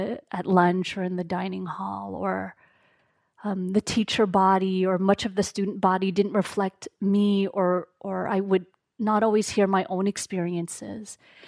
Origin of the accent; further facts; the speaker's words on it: Canada; born there; Even though I was born in Canada, that was just kind of like the underlying current.